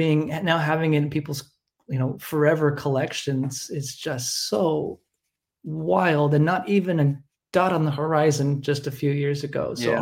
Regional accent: Los Angeles, California, United States; I grew up in Los Angeles as well.

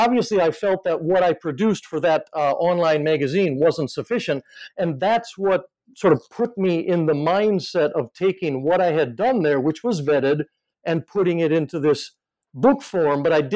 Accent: Aomori, Japan; I would go down to Tokyo and I would say, I'm from Aomori. And people would say, gee, I've heard of that place, but I know nothing about it.

